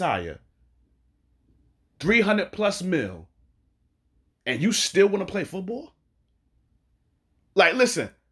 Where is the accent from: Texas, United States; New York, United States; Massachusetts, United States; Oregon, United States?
New York, United States; I'm from New York. I want both of them to succeed.